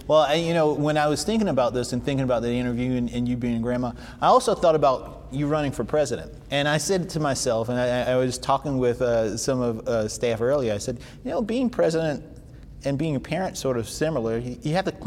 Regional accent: South Carolina, United States; you were in my hometown county of Orangeburg County, you spoke in Santee, and Santee is in an area here in South Carolina called the Court of Shame.

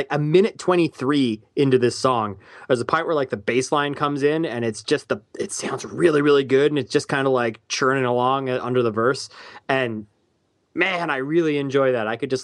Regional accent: Canada; I'm Canadian

